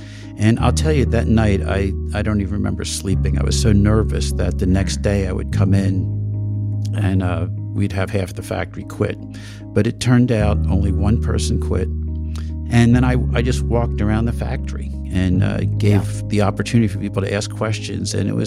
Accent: the North, United States; Was it that I was Jewish, gay, or from the North? And the number one thing they didn't like is that I was from the North.

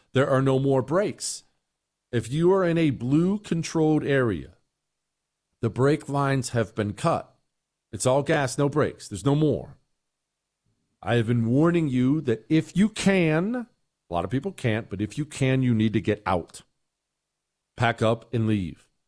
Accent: Montana, United States; also born or lived in Ohio; I grew up in Montana and Ohio

